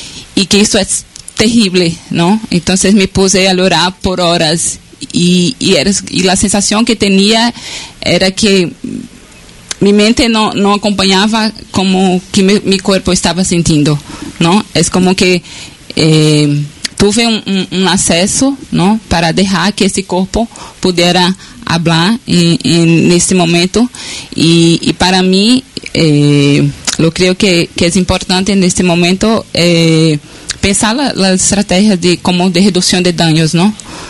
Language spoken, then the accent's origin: Spanish; Brazil; soy de Brasil también.